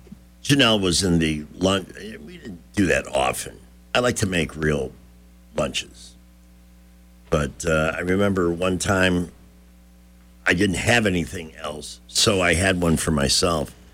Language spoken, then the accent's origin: English; Chicago, Illinois, United States; We're from Chicago. This toy radio station's a bad joke on both of us.